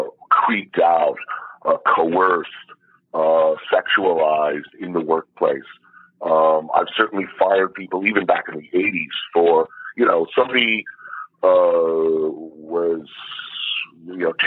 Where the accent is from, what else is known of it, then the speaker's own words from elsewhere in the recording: New York, United States; I mean, I'm from New York.